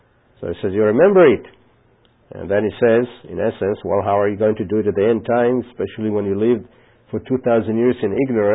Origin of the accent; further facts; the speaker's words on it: Israel; first language Hebrew; English is a second language; Know those things because, you know, that's my native language.